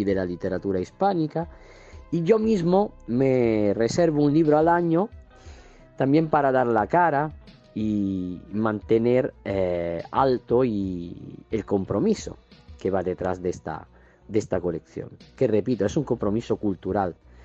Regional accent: Italy; Spanish is a second language; Unos radicales de la poesía que siempre han existido en mi país, en Italia.

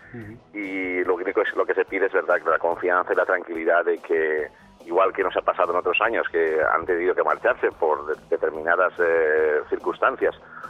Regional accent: Valencian Community, Spain; como miembro de un club, como aficionado o como valenciano, nos, o como español

